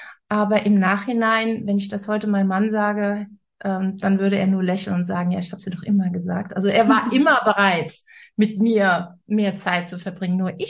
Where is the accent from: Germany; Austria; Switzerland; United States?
Germany; Rhineland; Ich komme ja aus dem Rheinland und lebe jetzt im Norden.